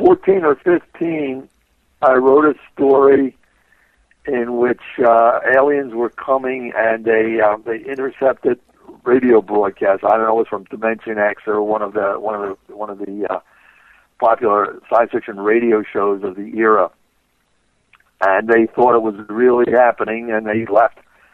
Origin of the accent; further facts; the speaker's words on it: Philadelphia, Pennsylvania, United States; I grew up in South Philadelphia. Working class parents.